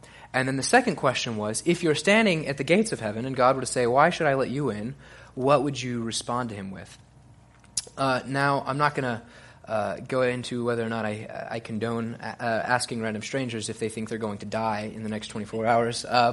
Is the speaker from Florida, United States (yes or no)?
yes; Florida, United States; I'm originally from North Florida. I'm down here. I spent some time in Austin, Texas at a school called Concordia University studying religious education.